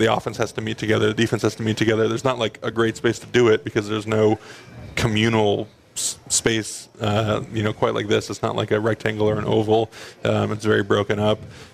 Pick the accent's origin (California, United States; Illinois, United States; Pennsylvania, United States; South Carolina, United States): California, United States; Los Angeles; especially growing up in Los Angeles and kind of having more of a tie to Southern California area.